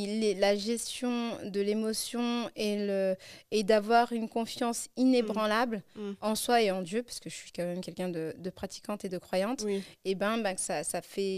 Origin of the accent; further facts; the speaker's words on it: Sarcelles, Île-de-France, France; also born or lived in Gonesse; moi, je suis née à Gonesse. J'ai grandi à Sarcelles